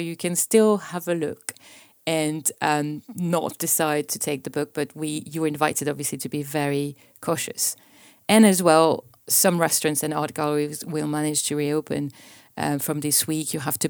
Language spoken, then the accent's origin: English; Paris, Île-de-France, France; As you know, I'm from Paris.